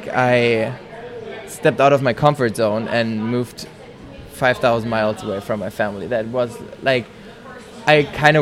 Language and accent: English; Germany; I'm from Germany